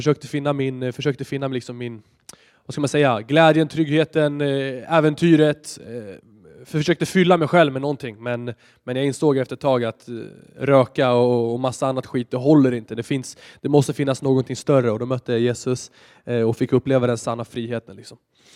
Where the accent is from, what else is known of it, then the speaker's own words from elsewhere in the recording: Stockholm, Stockholm County, Sweden; 22 år gammal. Jag leder outreach, jag är från Stockholm